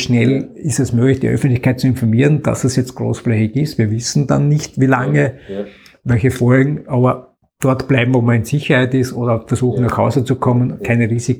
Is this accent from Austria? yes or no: yes; Austria; bei uns in Österreich ist durchaus einiges positiv weitergegangen.